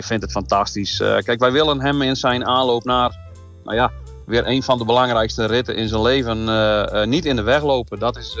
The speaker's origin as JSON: {"language": "Dutch", "region": "Friesland", "country": "Netherlands", "said": "Dus ja, en we komen natuurlijk uit Friesland."}